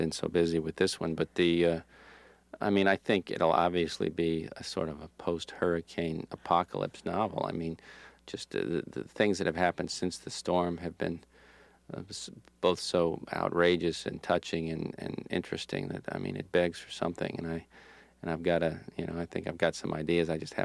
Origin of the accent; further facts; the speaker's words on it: Florida, United States; I mean, when you're born and raised in Florida, you have limited options. I mean, to me, Atlanta is the far north.